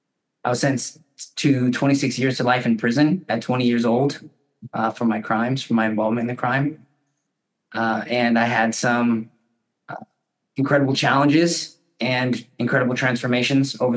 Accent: Happy Valley, California, United States; So, I am from Shasta County. Mm-hmm. My parents and I lived out in Happy Valley, and I actually attended West Valley High School.

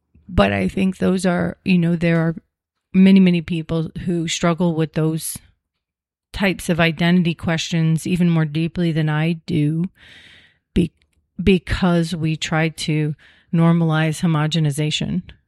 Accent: United States; also born or lived in Buenos Aires; Because I could say I'm from the U.S. because that's my country's been here. My family's been here for quite a long time.

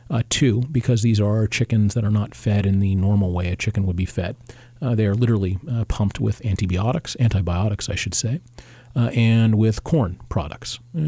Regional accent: Ohio, United States; I want to look at what happened in my previous home, Central Ohio. I grew up in Central Ohio for the most part.

